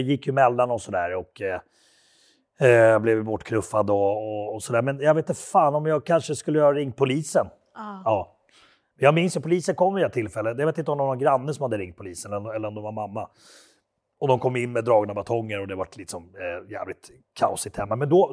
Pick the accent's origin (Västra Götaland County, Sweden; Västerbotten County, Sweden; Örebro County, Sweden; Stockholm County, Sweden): Stockholm County, Sweden; Orminge; Min tanke var hela tiden att jag skulle få bort henne från den här miljön i Orminge där vi växte upp.